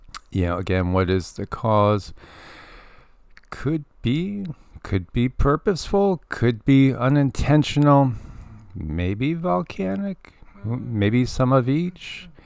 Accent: Connecticut, United States; I grew up in Connecticut in Fairfield County

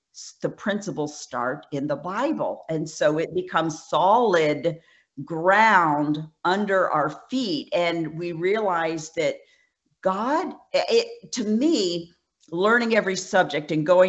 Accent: New York, United States; when I grew up in New York, how you, you know, you'd see people walk on the ice

